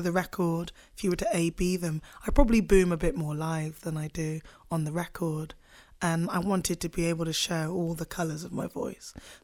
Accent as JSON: {"language": "English", "region": "England", "country": "United Kingdom", "tie": "born or raised there", "said": "Like growing up in England, like we're an even smaller minority than being a regular minority here."}